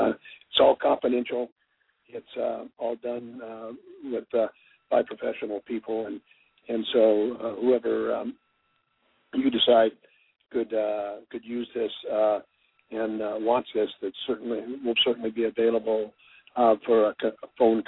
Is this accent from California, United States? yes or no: yes; California, United States; I grew up in California, and my family, I had uncles who made wine. I'm from a Portuguese background